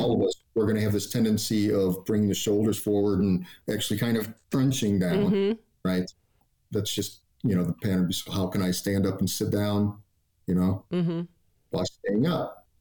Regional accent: Staunton, Illinois, United States; born there; I was born in Staunton, which is about an hour from St. Louis.

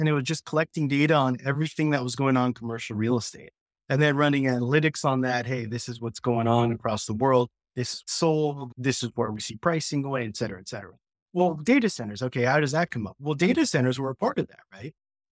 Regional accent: San Jose, California, United States; And this is … I'm from San Jose, California.

